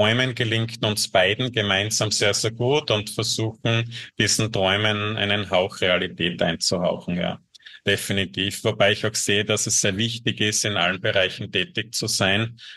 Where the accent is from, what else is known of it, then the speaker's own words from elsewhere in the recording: Oberaich, Styria, Austria; Also ich bin aus der Obersteiermark. Ich bin gebürtiger Oberaicher, das ist bei Bruck an der Mur.